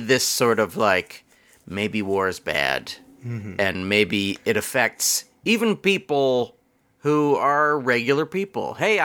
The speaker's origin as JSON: {"language": "English", "country": "Hong Kong", "tie": "born there", "second_language": "English", "said": "because I was born in Hong Kong."}